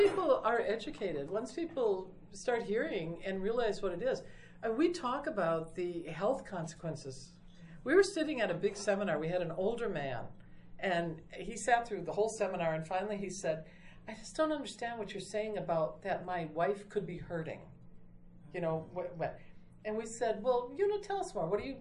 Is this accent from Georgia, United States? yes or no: no; Minnesota, United States; I come from Minnesota. We have the largest Somali group.